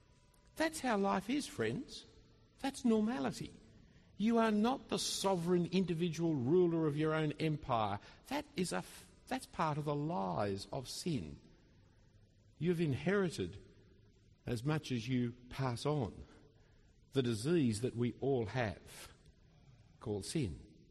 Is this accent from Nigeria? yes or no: no; Australia; born there; I was born in Australia. I've never been to Denmark.